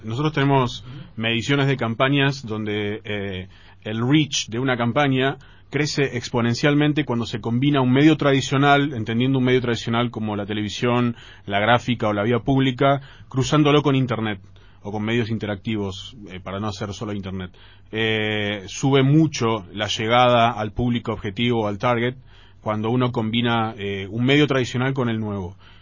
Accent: Argentina; Soy un argentino que odia el fútbol.

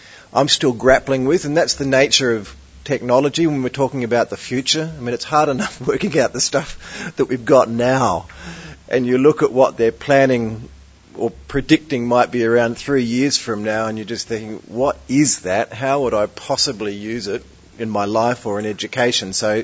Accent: Adelaide, South Australia, Australia; I come from Adelaide

